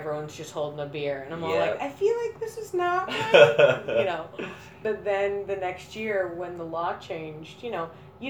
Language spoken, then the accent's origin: English; Boston, Massachusetts, United States; So I'm from Boston, and I went to college in Texas.